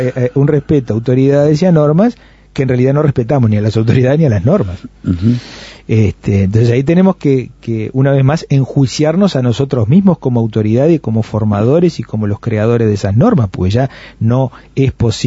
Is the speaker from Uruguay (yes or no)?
yes; Uruguay; Los uruguayos no somos argentinos, no somos paraguayos, no somos brasileros